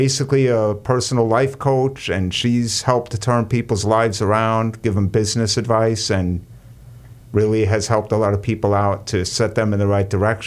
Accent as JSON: {"language": "English", "town": "Brentwood", "region": "New York", "country": "United States", "tie": "born or raised there", "said": "This is like somebody that grew up in my hometown of Burntwood, New York."}